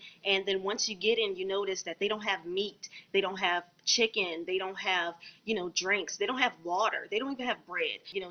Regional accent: New Orleans, Louisiana, United States; I'm also from New Orleans, Louisiana, born and raised

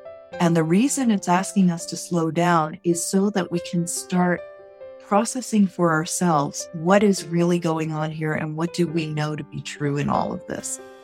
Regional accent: New York, United States; moved away as an adult; also born or lived in Calgary; now in Radium Hot Springs, Canada; I came from New York and I moved to Calgary, Alberta, Canada. And from there, I moved to a small community in the Canadian Rockies called Radium Hot Springs, which is part of the Upper Columbia Valley.

